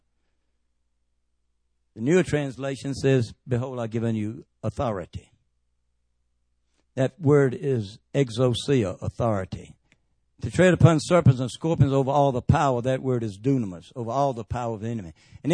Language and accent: English; Henderson, United States; I say mosquito and suicide. Amen. Hallelujah. That's just because I'm from Henderson.